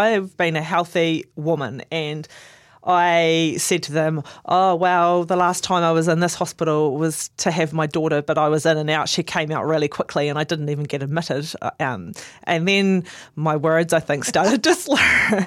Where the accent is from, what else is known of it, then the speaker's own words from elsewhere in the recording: Southland, New Zealand; I'm from Southland, I'm quite a big girl, you know, I'm quite tall and big boned.